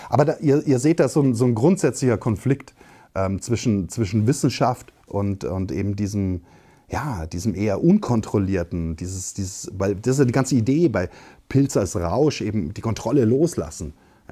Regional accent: Bavaria, Germany; Ich komme selber aus Bayern

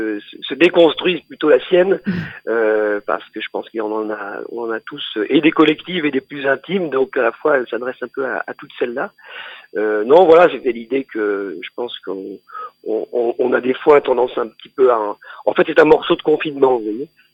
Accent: Nouvelle-Aquitaine, France; un morceau de chants de quêtes de réveillés qui existent donc chez nous en Corrèze.

